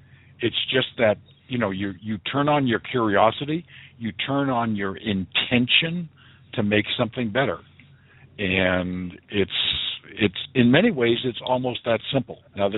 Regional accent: Boston, Massachusetts, United States; I grew up in the Boston area and Walden Pond and all of that.

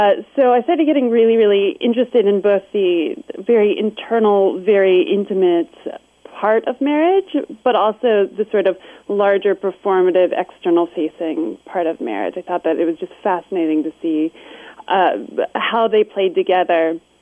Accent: New York, United States; now in Florida, United States; I come from upstate New York, which is its own place. You know, it's cold and hilly, and Florida is incredibly hot and flat.

